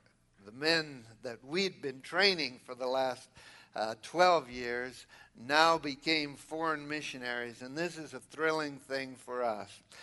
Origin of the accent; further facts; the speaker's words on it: Seattle, Washington, United States; born there; now in San Diego, United States; but I was born in Seattle, see, so that's my second favorite team. And the Padres, since I live there now, that's my first favorite.